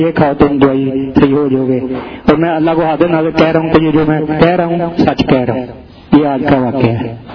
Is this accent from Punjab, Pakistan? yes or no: yes; Gujranwala, Punjab, Pakistan; اور میں گجرا والا سے آیا ہوں.